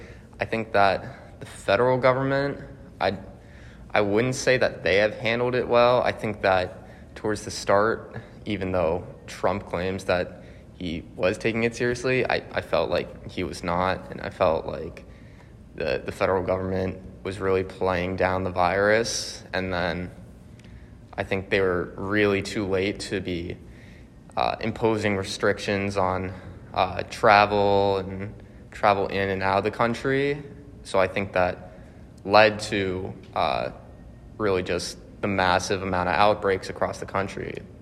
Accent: Cortland Manor, New York, United States; I am from Cortland Manor, New York. It's a small town located 40 minutes north of New York City.

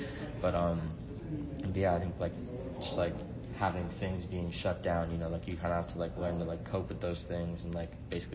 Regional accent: Brookline, Massachusetts, United States; Oh, I'm from Brookline, Massachusetts.

